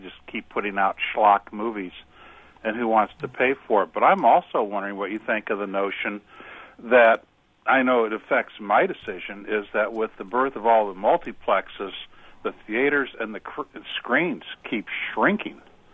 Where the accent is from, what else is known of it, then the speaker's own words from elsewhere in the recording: Danville, United States; I mean, I grew up in Danville with the theaters over there